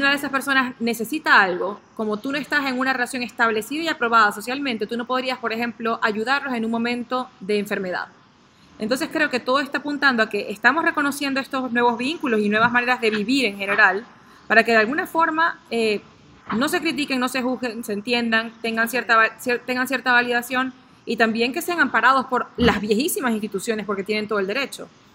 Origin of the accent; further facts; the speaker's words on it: Venezuela; now in United States; yo estoy aquí en Estados Unidos, pero yo soy de Venezuela.